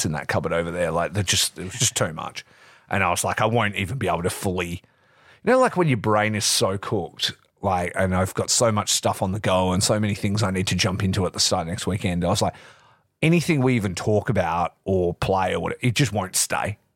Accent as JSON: {"language": "English", "town": "Dongara", "region": "Western Australia", "country": "Australia", "tie": "born or raised there", "also_born_or_lived": "Geraldton / Perth", "said": "So I did high school in Geraldton, which is kind of the other side. So I grew up in Dongara, then I went to high school in Geraldton, and then I moved to Perth. So this is like leveling up in size of town"}